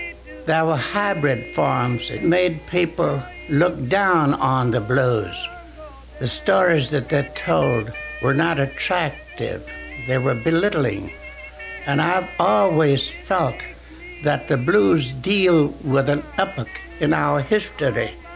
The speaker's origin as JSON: {"language": "English", "town": "Florence", "region": "Alabama", "country": "United States", "tie": "born or raised there", "said": "I also had experiences in my hometown, Florence, Alabama, where I carried water for the men who worked in the rock quarry, who always sang as they worked."}